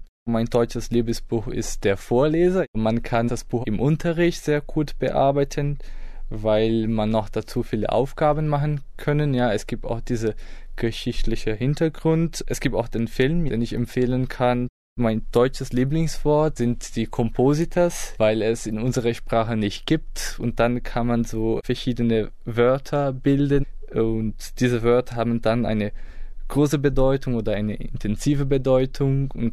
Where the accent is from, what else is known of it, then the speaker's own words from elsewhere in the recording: Brazil; ich komme aus Brasilien. Ich bin im Jahr 1988 geboren